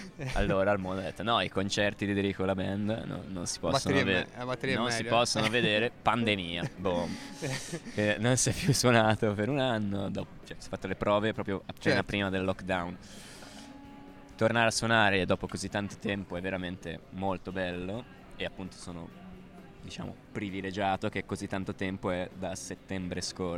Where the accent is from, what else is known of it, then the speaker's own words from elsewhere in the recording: Bergamo, Lombardy, Italy; now in Florence, Italy; fra appunto qua Firenze, Toscana, la Lombardia, perché io sono di Bergamo.